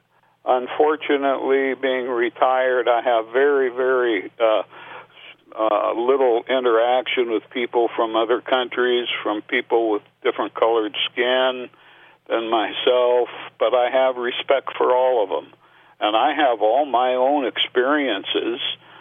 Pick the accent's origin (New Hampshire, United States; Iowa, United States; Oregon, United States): Oregon, United States; Portland; also born or lived in Chicago; I grew up in many different places, mostly in Portland, but I also lived on the outskirts of Chicago and a few other places